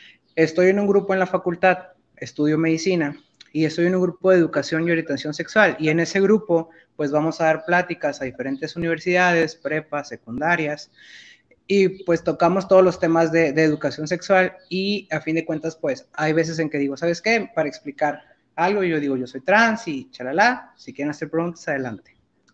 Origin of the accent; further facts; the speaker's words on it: Veracruz, Mexico; now in Monterrey, Mexico; Yo soy de Veracruz, vine a Monterrey a estudiar medicina.